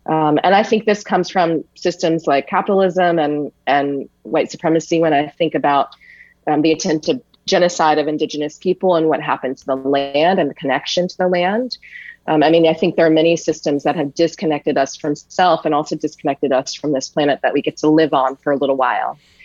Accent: Richmond, Virginia, United States; And at the same time, I'm from Richmond, Virginia.

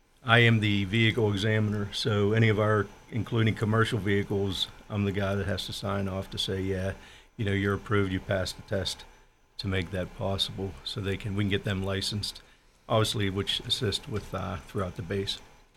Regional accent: Pittsburgh, Pennsylvania, United States; Born and raised in Pittsburgh, obviously Allegheny County.

